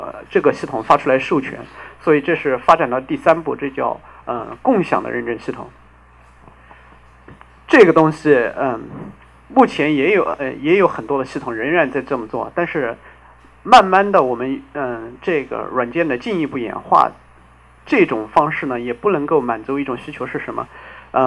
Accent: China; 因为我是来自大陆，所以说话可能会很快

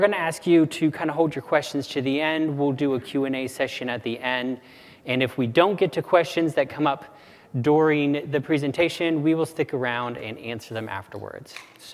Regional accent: Texas, United States; I'm a Texan. I live in Texas. So by nature, I'm casual.

